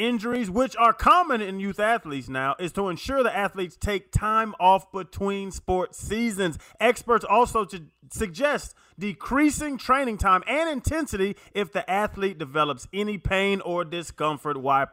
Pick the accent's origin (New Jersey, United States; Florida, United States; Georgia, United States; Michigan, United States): Georgia, United States; And I'm from Georgia, which I think this is blasphemy from a Georgian.